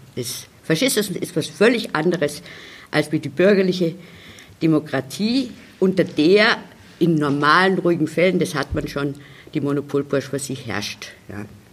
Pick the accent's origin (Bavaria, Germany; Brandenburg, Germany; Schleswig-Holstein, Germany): Bavaria, Germany; Munich; Ich komme aus München